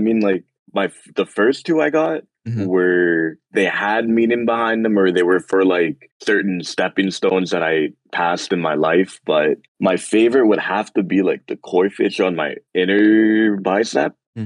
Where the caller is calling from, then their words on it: Windsor, Ontario, Canada; All right. … I'm calling from Windsor, Ontario.